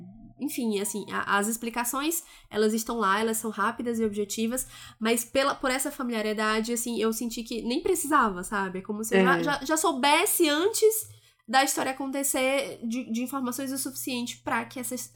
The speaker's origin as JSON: {"language": "Portuguese", "region": "Ceará", "country": "Brazil", "tie": "born or raised there", "said": "E assim, nós crescemos no Ceará, né? Eu, particularmente, no interior do Ceará."}